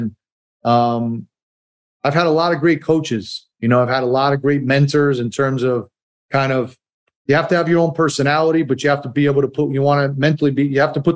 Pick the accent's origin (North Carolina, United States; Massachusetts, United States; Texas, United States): Massachusetts, United States; growing up in Massachusetts with all the Celtics teams. And my dad used to take me to a lot of Celtics games.